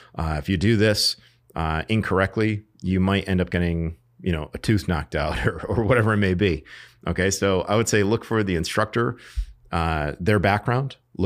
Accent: Bristol, Connecticut, United States; preserves my legacy in my hometown because I'm an educator. I was a high school history teacher. I learned to love the outdoors in Connecticut, in Bristol.

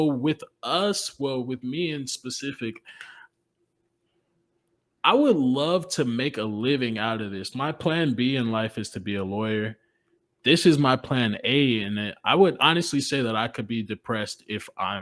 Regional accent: Colorado, United States; I'm from Colorado.

